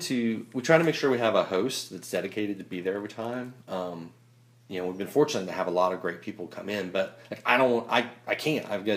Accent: Knoxville, Tennessee, United States; now in Charlotte, United States; we moved to Virginia and then moved to Charlotte. I grew up in Knoxville.

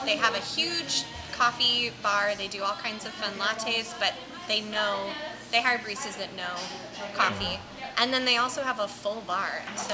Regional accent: St. Louis, Missouri, United States; I am not ashamed to be from the county, but I will tell people I'm from St. Louis, so it counts.

